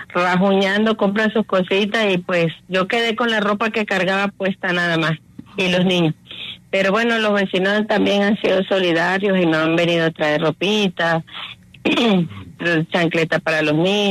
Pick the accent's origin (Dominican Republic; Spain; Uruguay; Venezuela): Venezuela; now in Colombia; Yo vivo con tres nietos, la nuera, ella no tiene trabajo fijo. Yo sufro, tengo 55 años, soy de Venezuela. Tengo 7 años acá en Colombia y pues vivo arrendada.